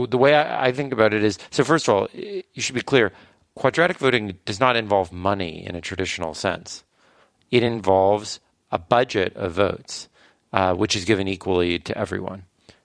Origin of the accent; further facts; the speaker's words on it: California, United States; Yeah, well, I grew up in California.